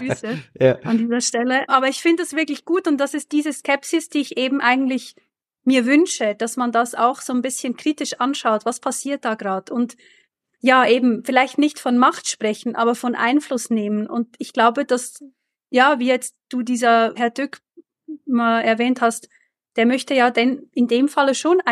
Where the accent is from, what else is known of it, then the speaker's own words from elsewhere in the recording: Switzerland; Ich bin aus der Schweiz, ich bin ein bisschen weniger in der deutschen Politik beheimatet